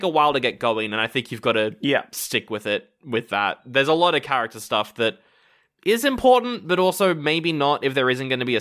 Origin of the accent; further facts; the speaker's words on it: Scotland, United Kingdom; I'm from Scotland.